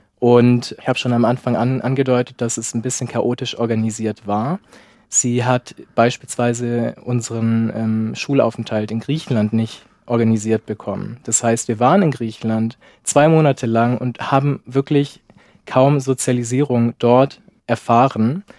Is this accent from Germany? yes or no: yes; Stuttgart, Baden-Württemberg, Germany; now in Munich, Germany; ich bin ja kein Bayer. Ich komme aus dem Schwabenland.